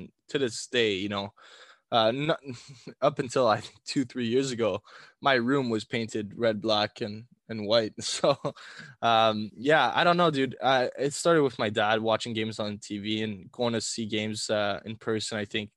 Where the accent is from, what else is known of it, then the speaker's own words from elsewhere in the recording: Ottawa, Ontario, Canada; Obviously, we're from Ottawa, right?